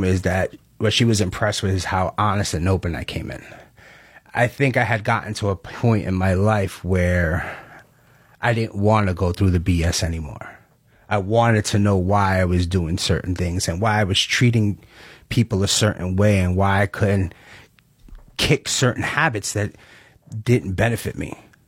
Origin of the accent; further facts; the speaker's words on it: New York, United States; I'm from New York. I don't know if New York has